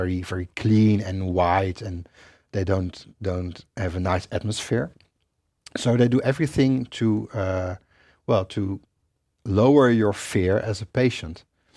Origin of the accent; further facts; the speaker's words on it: Rotterdam, South Holland, Netherlands; the Eye Hospital in Rotterdam, my hometown.